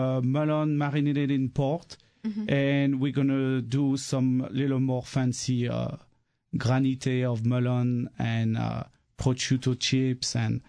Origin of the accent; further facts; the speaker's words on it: Auvergne-Rhône-Alpes, France; English is a second language; I'm from Auvergne, so we like to make our own charcuterie.